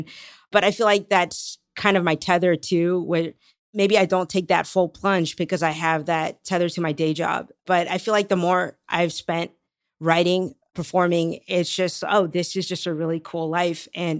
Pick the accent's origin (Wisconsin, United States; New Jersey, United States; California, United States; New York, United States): California, United States; Yeah, so I'm from the Bay Area in California. Nice. So I was born there, but my parents are originally from Pakistan.